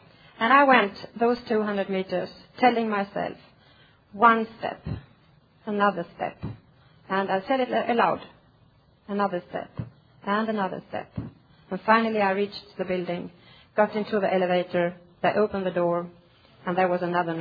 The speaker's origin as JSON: {"language": "English", "country": "Sweden", "said": "I'm an alcoholic. I'm from Sweden."}